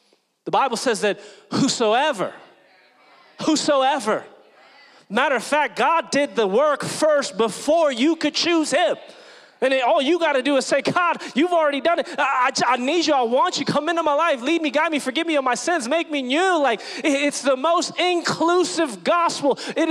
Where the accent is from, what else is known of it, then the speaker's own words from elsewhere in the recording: Philippines; I chose to be an American. It's a part of my identity. Okay? I'm also Filipino. And I'm a proud Filipino.